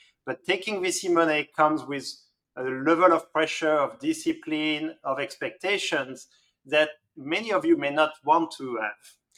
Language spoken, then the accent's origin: English; Lille, Hauts-de-France, France; English is a second language; I'm from Lille